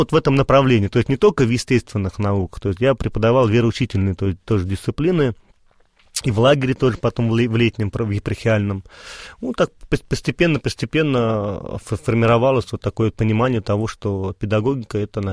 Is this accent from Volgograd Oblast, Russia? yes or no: yes; Volgograd Oblast, Russia; я сам не из Волгограда, сам из области